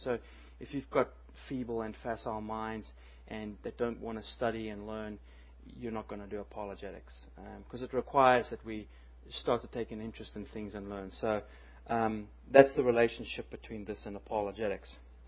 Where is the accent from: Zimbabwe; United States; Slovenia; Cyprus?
Zimbabwe; born there; I was born in Zimbabwe, so it can be said that I'm really from the deep south.